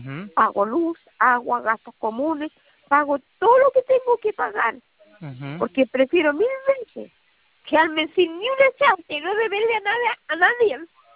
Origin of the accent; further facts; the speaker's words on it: Valparaíso, Chile; yo soy de Valparaíso